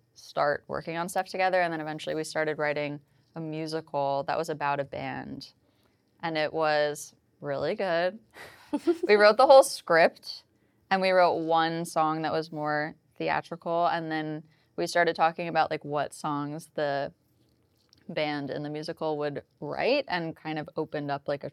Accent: New York, United States; We met in acting school at Tisch at NYU, and I grew up in New York, and Minna grew up in New Orleans

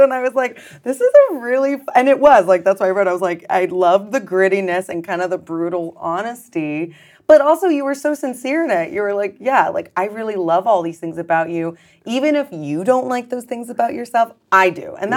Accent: Sebastopol, California, United States; So I'm from Sonoma County. I'm from Sebastopol north.

